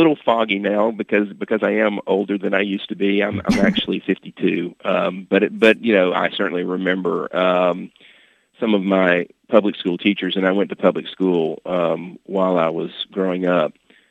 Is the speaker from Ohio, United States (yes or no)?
yes; Columbus, Ohio, United States; At the time that I was growing up, Columbus, my hometown, was about 200,000 people, and I think the Jewish population at that time was about 1,000.